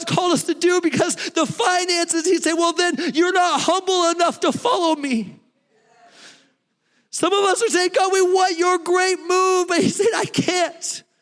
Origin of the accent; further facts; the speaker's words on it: California, United States; moved away; I was from California. Moved to Georgia.